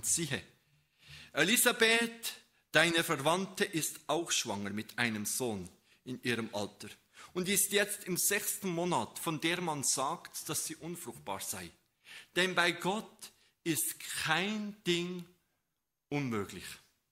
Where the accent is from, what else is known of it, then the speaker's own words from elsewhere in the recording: Bern, Switzerland; Wir sind ja Berner.